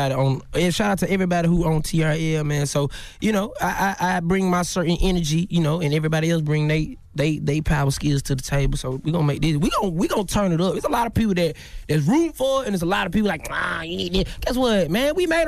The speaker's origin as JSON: {"language": "English", "region": "Southern US", "country": "United States", "lives_now": "New York, United States", "said": "Man, I'm too southern for this, man."}